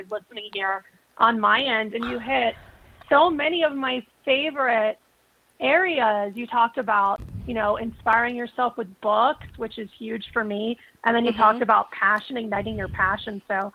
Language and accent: English; Florida, United States; So I grew up in South Florida.